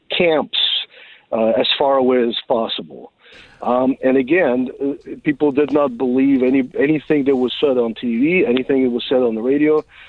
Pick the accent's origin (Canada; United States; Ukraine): Ukraine; Western Ukraine; So I was born in Western Ukraine, and this was my graduating year. So this was my high school graduation time. I did graduate at 16.